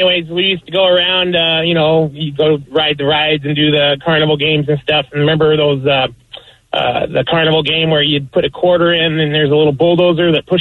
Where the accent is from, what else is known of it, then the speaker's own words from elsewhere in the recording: Elkhorn, Nebraska, United States; So I'm from Nebraska, a small town right outside Omaha, Elkhorn, Nebraska, and I grew up on a farm there